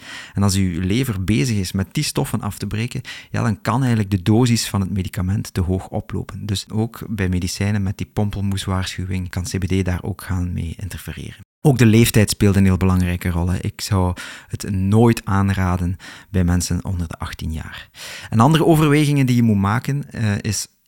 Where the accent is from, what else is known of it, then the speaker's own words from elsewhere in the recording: Flanders, Belgium; accent: Flemish; dus excuseer mij voor mijn Vlaams accent.